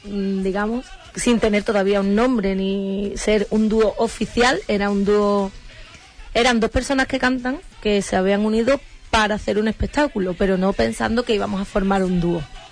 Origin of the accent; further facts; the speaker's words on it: Punta Umbría, Andalusia, Spain; Y yo soy de Punta Mría